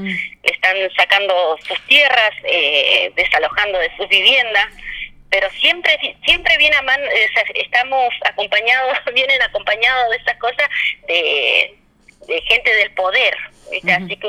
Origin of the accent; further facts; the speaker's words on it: Catriel, Río Negro, Argentina; nuestra comunidad es muy conocida, nos conocen todos porque somos de Catriel, así que Catriel no es una ciudad muy grande